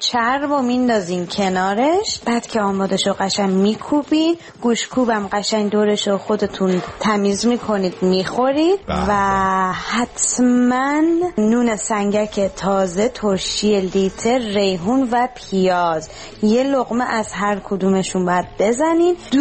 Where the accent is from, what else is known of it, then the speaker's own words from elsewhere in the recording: Tehran, Tehran Province, Iran; من از تهرانم،